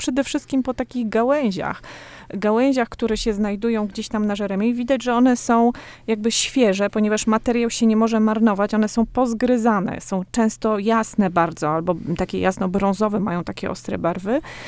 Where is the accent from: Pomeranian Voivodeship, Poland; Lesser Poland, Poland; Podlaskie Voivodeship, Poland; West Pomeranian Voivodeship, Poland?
Podlaskie Voivodeship, Poland; bo ja pochodzę z Podlasia, tam w tych rejonach zawsze podpatrywałam